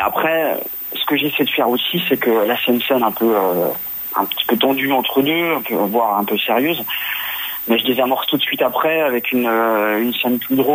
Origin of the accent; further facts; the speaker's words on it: Besançon, Bourgogne-Franche-Comté, France; moi je suis de Besançon, dans l'Est.